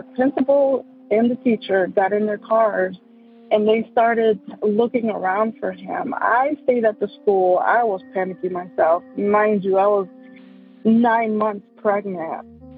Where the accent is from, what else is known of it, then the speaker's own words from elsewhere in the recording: Chicago, Illinois, United States; I'm from Chicago, Illinois.